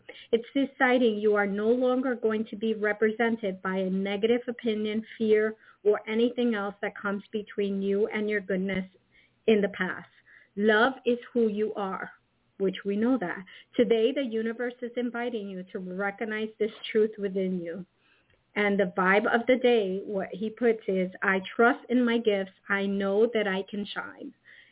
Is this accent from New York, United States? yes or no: yes; New York, United States; You know, guys, I'm from New York, so there's no tornadoes in New York.